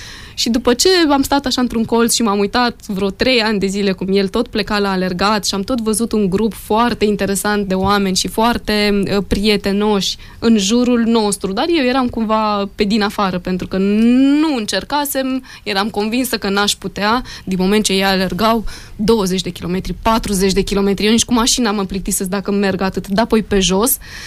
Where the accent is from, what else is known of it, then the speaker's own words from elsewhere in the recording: Râmnicu Vâlcea, Vâlcea County, Romania; now in Târgu Mureș, Romania; De fel, nu sunt din Târgu Mureș, sunt din Râmnicu Vâlcea, unde spre rușinea mea, sau lipsa unui accent, că m-am curățat și de fusăi, făcui, mâncai, nu mai spun nici așa.